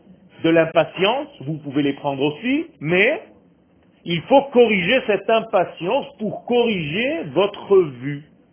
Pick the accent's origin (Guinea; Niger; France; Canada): France; now in Israel; On vient de France, on est comme des petits pains gentils.